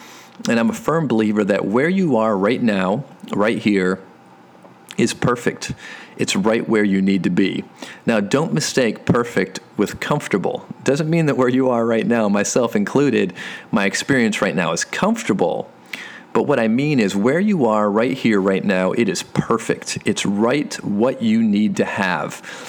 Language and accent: English; Flint, Michigan, United States; I grew up in Michigan, Flint, Michigan, to be exact. And if there's a town out there that can relate to struggle, it's probably Flint, Michigan. And although I don't live in Flint anymore, I do a lot of work in Flint.